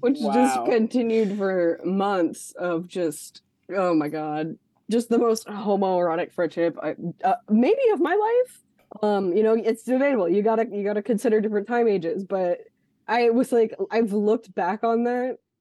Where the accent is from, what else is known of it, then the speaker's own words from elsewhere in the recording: Texas, United States; but I am from Texas and I went to like a Friday Night Lights style, like everyone's obsessed with football school